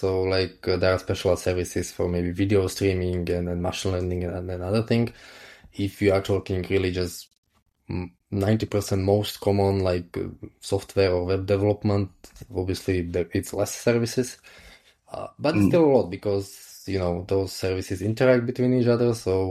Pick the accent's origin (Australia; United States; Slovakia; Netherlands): Slovakia; English is a second language; Slovakia.